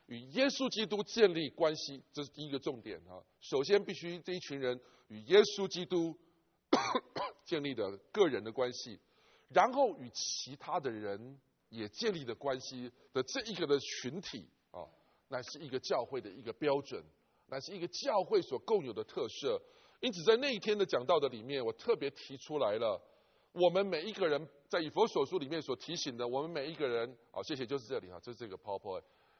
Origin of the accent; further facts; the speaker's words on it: China; 当然我们有口音，我们中国人再怎么样都有口音，